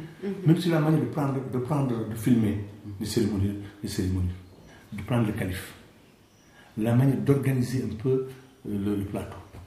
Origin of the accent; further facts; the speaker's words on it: Senegal; nous sommes des musulmans, hein, nous sommes des Sénégalais.